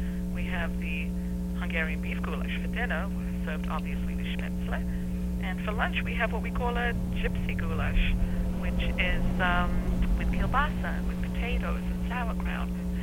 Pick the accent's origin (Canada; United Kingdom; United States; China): United Kingdom; I'm British, but I also have a history of Austrian and Hungarian in my family